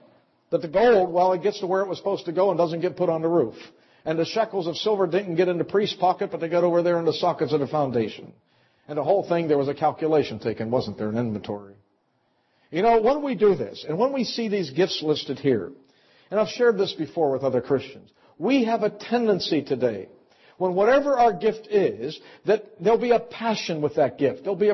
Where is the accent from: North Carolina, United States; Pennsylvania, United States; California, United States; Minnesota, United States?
Pennsylvania, United States; Pittsburgh; I was raised in Pittsburgh, but that's all I'll say.